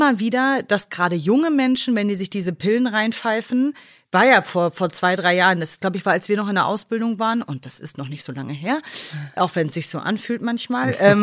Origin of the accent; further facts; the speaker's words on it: North Rhine-Westphalia, Germany; ich komme aus Nordrhein-Westfalen, also das ist auch nah an der holländischen Grenze.